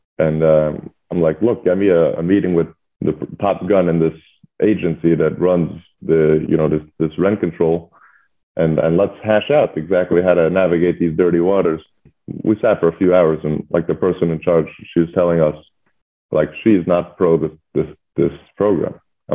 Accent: Montreal, Quebec, Canada; Where am I from? I'm from Montreal, Canada.

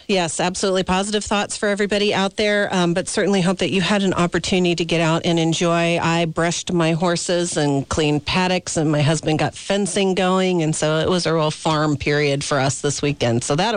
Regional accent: Snoqualmie, Washington, United States; moved away; I left in 88 from my hometown in Snoqualmie and came back 10 years later, too.

